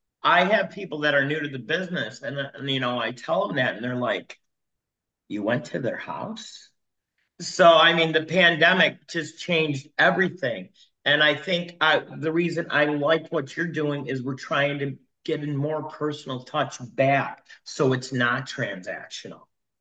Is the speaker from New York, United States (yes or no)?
yes; Buffalo, New York, United States; So I'm from Buffalo, so it's my Frank's hot sauce.